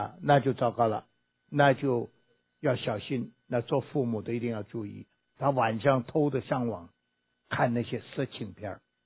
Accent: China; 尤其我们中国人，中国人，我因为我懂得中国人，我去过很多地方

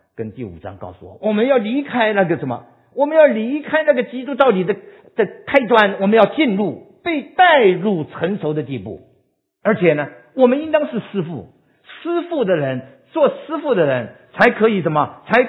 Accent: China; 犹太人跟我们中国人一样，离开世界之前所讲的话语都是很重要的。

